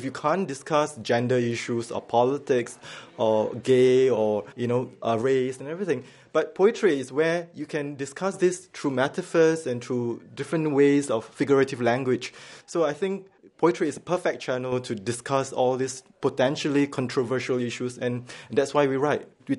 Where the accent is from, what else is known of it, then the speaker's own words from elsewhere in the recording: Singapore; and I'm from Singapore.